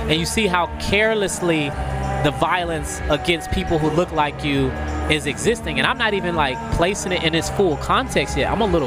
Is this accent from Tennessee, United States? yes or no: yes; Memphis, Tennessee, United States; Yes, I grew up in Memphis. I grew up, like, outside, like Shelby County, so, like, kind of close to Germantown, but I grew up out the way.